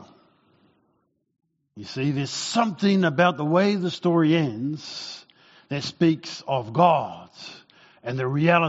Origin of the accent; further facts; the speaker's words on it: Porirua, Wellington, New Zealand; I grew up in Porirua, just half an hour north of Wellington.